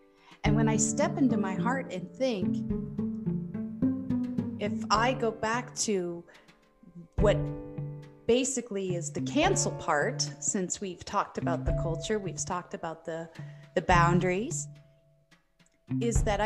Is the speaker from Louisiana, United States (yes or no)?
yes; New Orleans, Louisiana, United States; I come from New Orleans, so I don't believe we live in a soup.